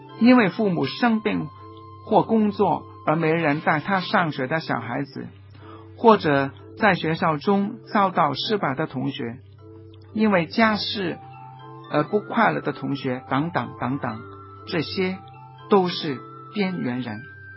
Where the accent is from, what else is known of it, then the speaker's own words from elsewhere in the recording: Hong Kong; 什么时候我们香港人、我们中国人、我们广大的同胞都能够享有这些最起码的权利呢？